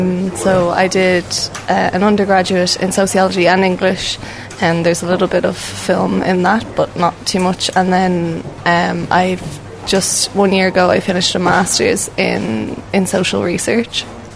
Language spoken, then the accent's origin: English; Dublin, County Dublin, Ireland; I'm 23 and I'm from Dublin in Ireland.